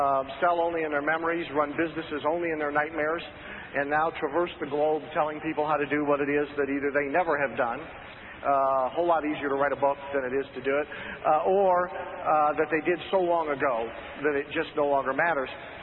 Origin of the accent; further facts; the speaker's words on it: Midwest, United States; I grew up in the Midwest where we have coal mining